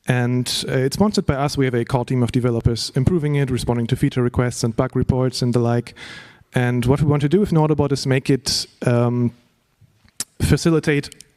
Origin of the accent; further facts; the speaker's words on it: Bremen, Germany; now in Hamburg, Germany; because we're in Hamburg, and the ones from Bremen, because I come from Bremen